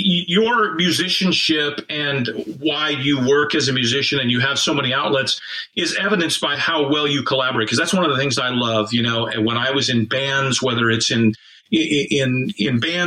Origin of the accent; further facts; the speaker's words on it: Golden, Colorado, United States; I grew up in Golden, Colorado. I went to school all through high school there.